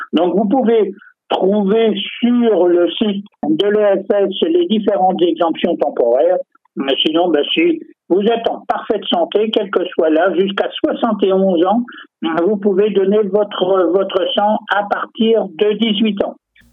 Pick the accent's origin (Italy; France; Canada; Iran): France; comme chez nous en France